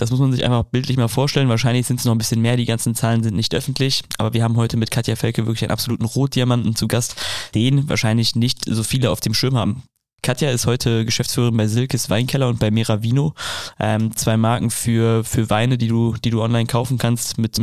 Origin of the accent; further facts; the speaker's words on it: North Rhine-Westphalia, Germany; ich komme aus dem Bergischen Land, deswegen kenne ich es auf jeden Fall.